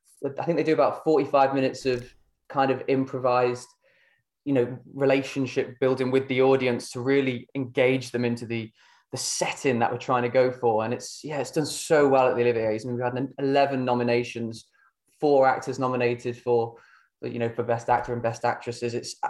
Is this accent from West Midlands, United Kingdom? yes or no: yes; Burton upon Trent, West Midlands, United Kingdom; No, I'm from Burton itself.